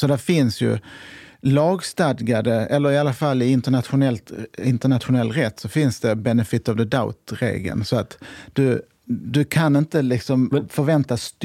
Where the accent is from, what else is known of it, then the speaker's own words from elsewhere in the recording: Skåne, Sweden; accent: Scanian; Nej, det är min dialekt. Ja, det är min dialekt.